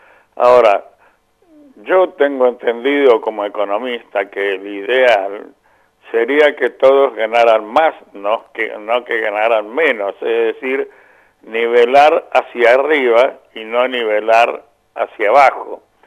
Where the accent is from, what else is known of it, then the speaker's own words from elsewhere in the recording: Argentina; esto nos preocupa más que como jubilados, como argentinos